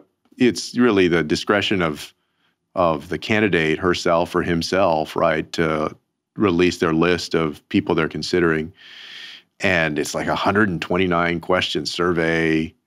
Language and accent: English; Texas, United States; And I think when Joaquin and I were growing up in Texas, they still use the word Hispanic a lot.